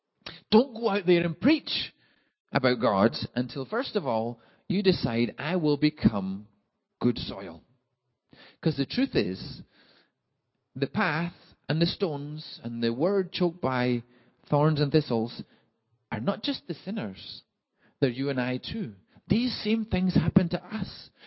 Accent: Scotland, United Kingdom; accent: Scottish; That my Scottish accent is not so difficult that you can't understand.

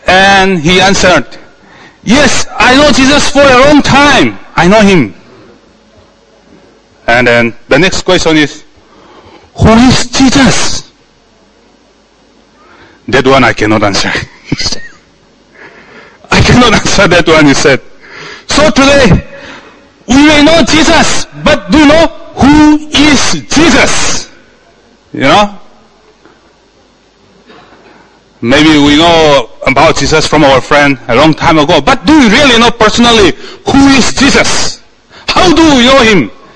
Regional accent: India; English is a second language; I'm from India. Do I look like Indian? But I'm from India.

